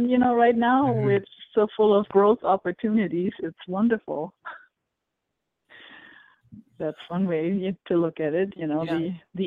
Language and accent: English; Germany; now in United States; I am a foreign national, so I'm from Germany, but I live in the United States